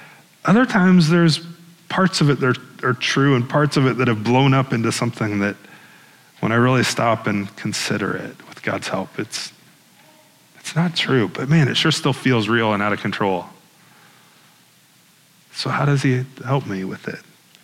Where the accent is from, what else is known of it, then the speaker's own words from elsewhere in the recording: Iowa, United States; I grew up in Northwest Iowa, so we drove to Chicago